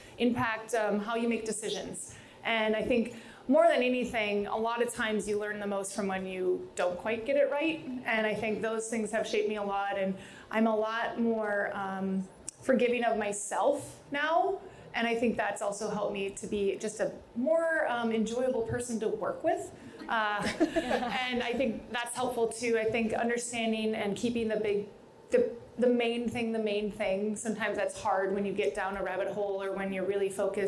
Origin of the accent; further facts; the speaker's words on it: Sioux Falls, South Dakota, United States; moved away as an adult; also born or lived in Miami; I moved from Sioux Falls, South Dakota to Miami, Florida, like culture shock.